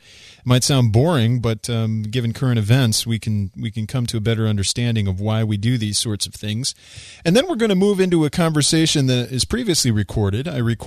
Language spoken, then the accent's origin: English; Illinois, United States; also born or lived in Philadelphia; I lived in Philly for 5 years, and I loved it, but my home's always been Illinois. It's where I was born and where I've lived most of my life.